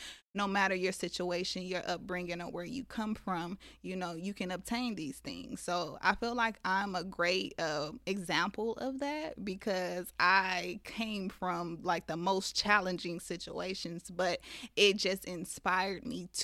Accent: Las Vegas, Nevada, United States; And I'm from Vegas, so Vegas doesn't, you know

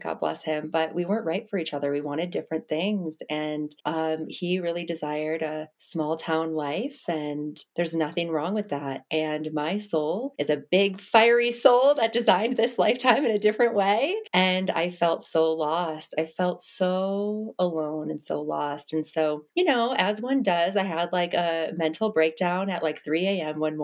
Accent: Wisconsin, United States; moved away as an adult; now in New York City, United States; Yeah, girl, born and raised. And then I left when I was 26. I had like this huge dark night of the soul, picked up and left, moved to New York City.

